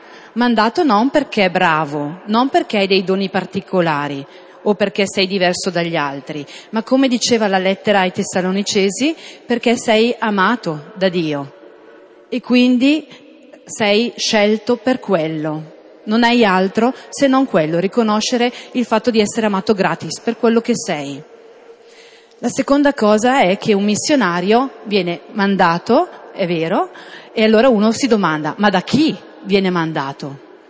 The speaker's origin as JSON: {"language": "Italian", "town": "Redona", "region": "Lombardy", "country": "Italy", "tie": "born there", "said": "io sono nata a Redona. In questa chiesa sono stata battezzata nel 1974"}